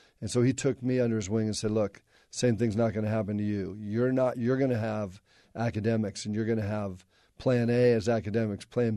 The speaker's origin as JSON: {"language": "English", "town": "La Crescenta", "region": "California", "country": "United States", "tie": "born or raised there", "said": "Camelot. It was awesome. I lived at in a place called La Crescenta. It's kind of a little suburb of L."}